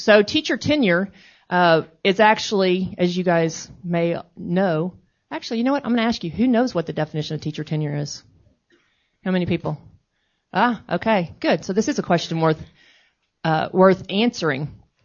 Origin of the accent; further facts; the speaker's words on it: Texas, United States; So I'm from Texas, if you didn't guess by the accent.